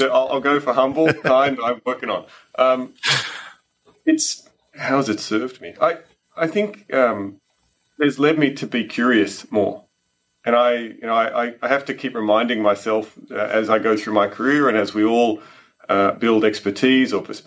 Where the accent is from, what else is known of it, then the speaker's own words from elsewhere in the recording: Australia; I come from Australia. Australia is a very large country, far from a lot of places.